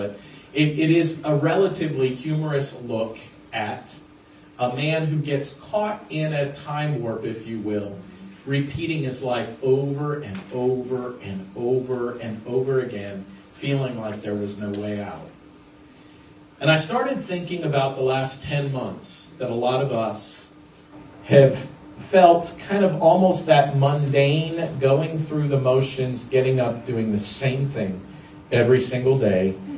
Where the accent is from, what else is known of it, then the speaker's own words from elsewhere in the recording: Florida, United States; I come from Florida, where they name hurricanes.